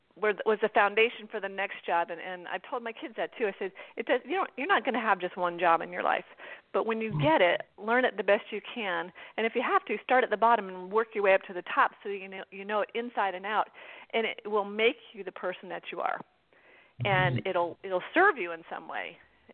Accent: Vermont, United States; also born or lived in New Hampshire / North Carolina; And when I left North Carolina, of course, I grew up in Vermont, went to school in New Hampshire, then went to college in Vermont, North Carolina.

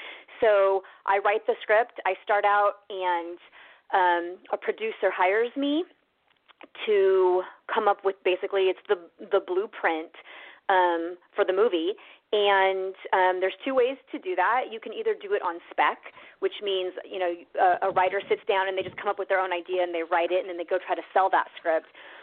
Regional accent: Nebraska, United States; And growing up in Nebraska, at least at that time, there was no film industry there at all.

